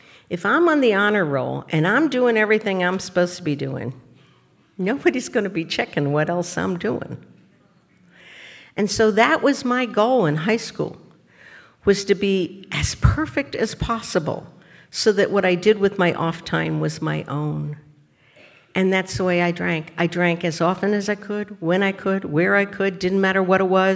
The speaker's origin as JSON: {"language": "English", "town": "Philadelphia", "region": "Pennsylvania", "country": "United States", "tie": "born or raised there", "moved": "as an adult", "lives_now": "Chicago, United States", "said": "And having born and raised in Philadelphia, and when Chicago called and said they'd like to have me come there, I was ready to go."}